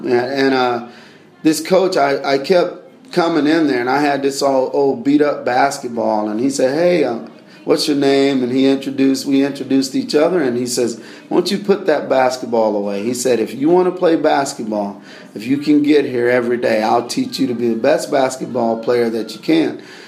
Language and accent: English; Texas, United States; that's how I was brought up and that's how I was raised down in Texas, and that's what they expected.